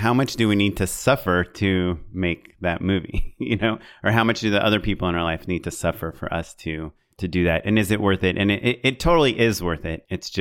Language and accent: English; California, United States; Offended. I'm from Orange County for those people that don't know.